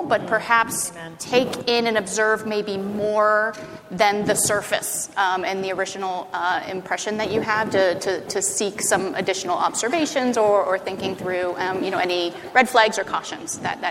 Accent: Ohio, United States; because I'm from Ohio as well. It kind of runs in the water there.

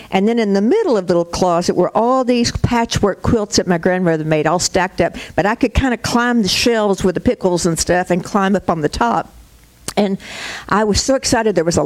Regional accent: Kentucky, United States; You know, when I was a little girl, I was raised in Kentucky, lived with my grandparents so much of my life

